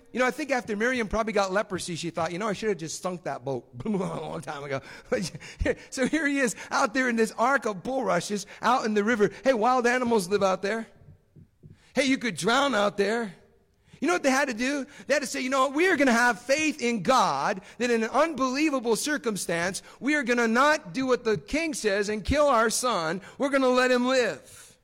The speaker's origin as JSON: {"language": "English", "town": "Chicago", "region": "Illinois", "country": "United States", "tie": "born there", "said": "I was born in Chicago."}